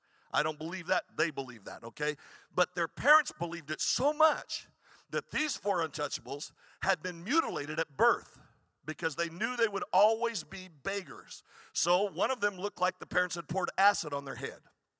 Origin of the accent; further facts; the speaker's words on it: Arizona, United States; Now, I'm from Arizona. I'm not used to seeing people wadded up under cars.